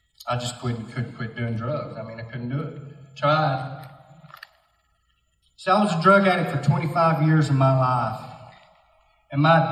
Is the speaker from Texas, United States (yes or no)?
yes; Clyde, Texas, United States; So I grew up in Clyde, Texas, where I went to high school.